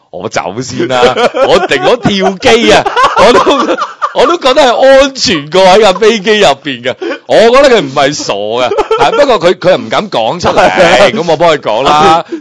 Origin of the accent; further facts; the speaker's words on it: China; 我哋中国人有几强横先？我哋呢二千年有乜嘢冇经历过先？